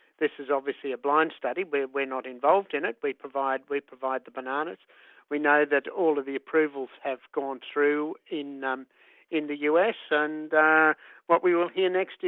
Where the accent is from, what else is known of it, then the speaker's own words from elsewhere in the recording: Queensland, Australia; We had bananas growing up in North Queensland with over 70.